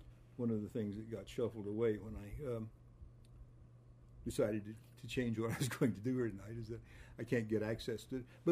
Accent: West Plains, Missouri, United States; I can go back to West Plains, Missouri, where I grew up in the Missouri Ozarks

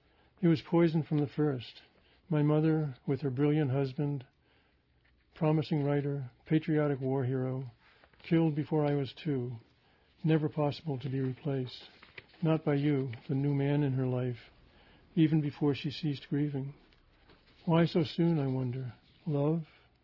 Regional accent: Maine, United States; I grew up in Maine, and I went up there 4 or 5 years ago.

